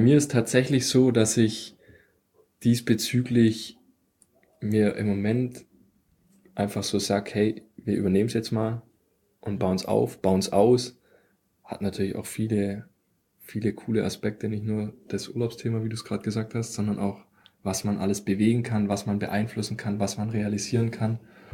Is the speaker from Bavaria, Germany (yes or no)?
no; Stuttgart, Baden-Württemberg, Germany; weil natürlich auch die Rahmenbedingungen drumherum, jetzt zumindest bei uns in Stuttgart, relativ entspannt sind.